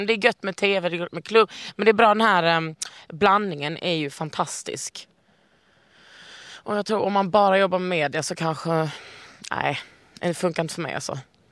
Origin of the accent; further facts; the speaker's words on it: Lund, Skåne, Sweden; also born or lived in Stockholm / Malmö; och ja, jag är från Lund då, som man hör. Och så har jag bott i Stockholm i kanske 8 år och bott i Malmö.